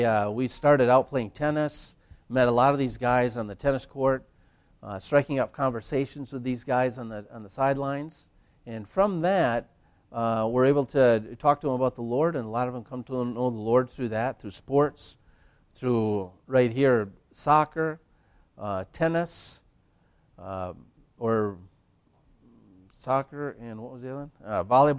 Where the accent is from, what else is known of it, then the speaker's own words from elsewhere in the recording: Wisconsin, United States; We're from Wisconsin, but we receive some from Virginia and from Canada.